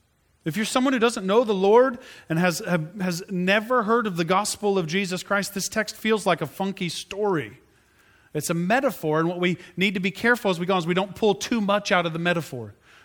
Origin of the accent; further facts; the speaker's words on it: Tulsa, Oklahoma, United States; I grew up in Tulsa, Oklahoma. Okay, there's oil there.